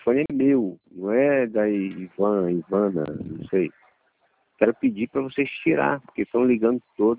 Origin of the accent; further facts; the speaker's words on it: Paraty, Rio de Janeiro, Brazil; Sou de Paraty.